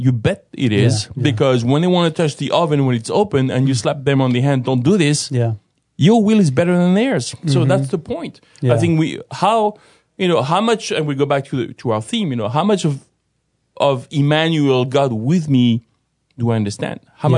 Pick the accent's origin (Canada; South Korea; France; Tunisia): France; So I do sometimes ride motorcycles when I go back to France and my hometown. My sisters have motorcycles.